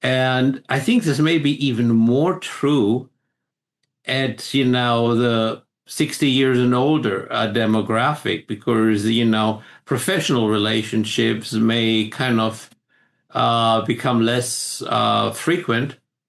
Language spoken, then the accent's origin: English; Germany; where I grew up in Germany